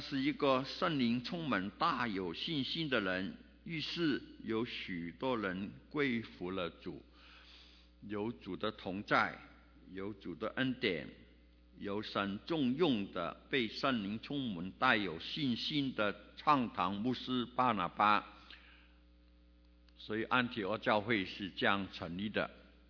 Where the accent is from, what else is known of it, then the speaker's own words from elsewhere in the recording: Guangdong, China; accent: Cantonese; 因为我的广东口音一念了圣经变成味经了